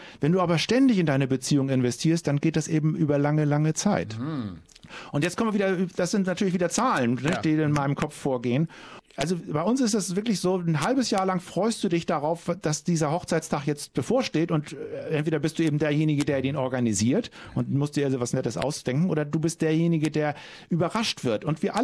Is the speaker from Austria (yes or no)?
no; Hamburg, Germany; Und ich komme aus Hamburg, nicht trockener Norddeutscher.